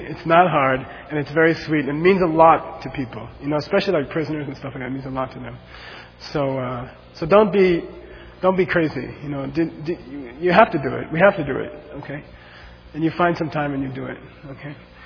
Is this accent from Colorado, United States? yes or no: no; Arizona, United States; now in New York, United States; I came from Arizona, and it was like a disaster when I got here.